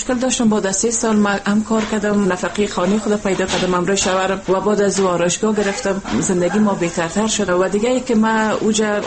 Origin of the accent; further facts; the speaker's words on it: Afghanistan; also born or lived in Iran; من خودم افغانی هستم